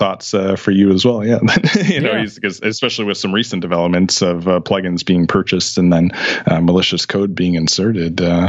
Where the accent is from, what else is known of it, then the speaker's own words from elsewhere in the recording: Canada; he's in the Asian country, I'm in Canadian.